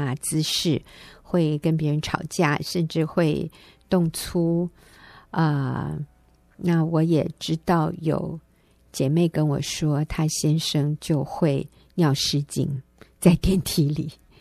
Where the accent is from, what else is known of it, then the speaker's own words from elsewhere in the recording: Taiwan; 如果要发音标准一点我们台湾人就习惯说 feel 大家都懂这个意思。